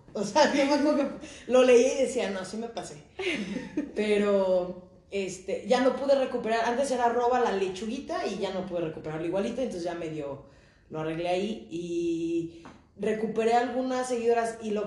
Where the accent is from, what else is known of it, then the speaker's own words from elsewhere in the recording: Cuernavaca, Morelos, Mexico; También somos de provincia, somos de Cuernavaca, que es mucho más chico que Aguascalientes. La ventaja que tiene es que tiene la Ciudad de México muy cerca